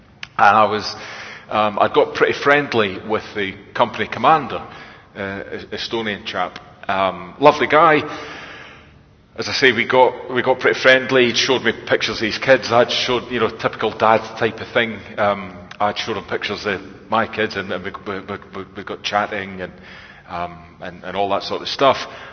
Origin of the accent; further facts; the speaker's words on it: United Kingdom; Because we're British and we're on an island.